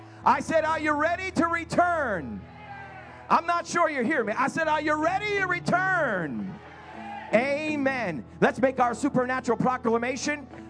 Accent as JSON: {"language": "English", "region": "New England", "country": "United States", "said": "I'm from New England."}